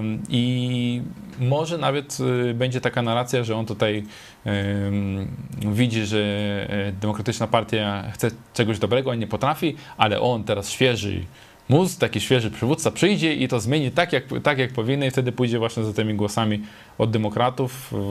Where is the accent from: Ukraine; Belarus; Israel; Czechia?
Israel; ja wychowałem się w Izraelu